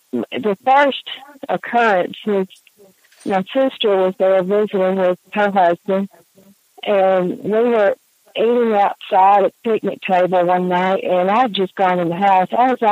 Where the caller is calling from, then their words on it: Georgia, United States; back in Georgia.